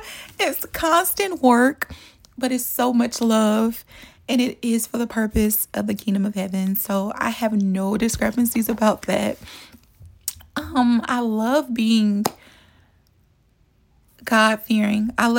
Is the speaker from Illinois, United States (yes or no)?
yes; Chicago, Illinois, United States; So the little bit about me … I'm from Chicago. I'm a mother of four.